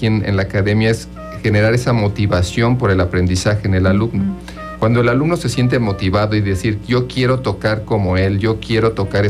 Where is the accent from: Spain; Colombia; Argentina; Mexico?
Mexico; Cuernavaca, Morelos; Somos de aquí, de Aguatepec, somos aquí vecinos, bueno, Cuernavaca